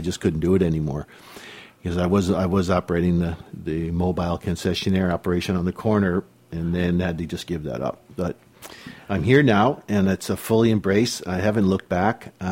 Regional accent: Connecticut, United States; now in Shuswap, Canada; I grew up in the East Coast of Connecticut, or not the East Coast, United States in Connecticut

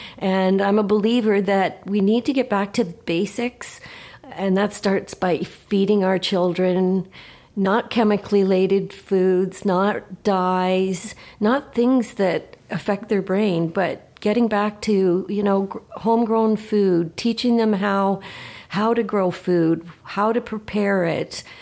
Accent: Ontario, Canada; also born or lived in Calgary; now in Armstrong, Canada; I was born and raised in Ontario. I went to the University of Toronto, graduated in 1980, moved to Calgary, lived there for about

